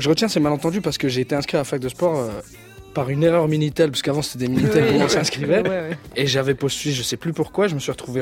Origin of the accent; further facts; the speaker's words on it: Belfort, Bourgogne-Franche-Comté, France; Et on est de Belfort les deux.